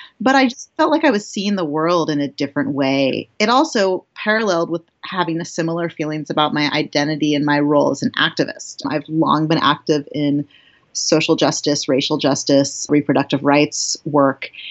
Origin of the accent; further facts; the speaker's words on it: San Jose, California, United States; I'll say I grew up in the Bay Area.